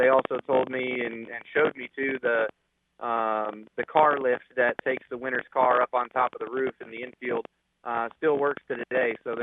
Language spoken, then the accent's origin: English; Las Vegas, Nevada, United States; So for me, you know, I grew up in Vegas being a Denver Broncos football fan.